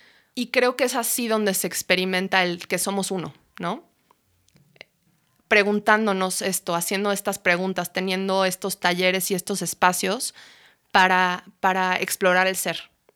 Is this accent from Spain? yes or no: no; United States; now in Mexico City, Mexico; Yo nací aquí en DF y me fui a vivir a Estados Unidos desde muy pequeña y crecí en una casa con mucho bosque.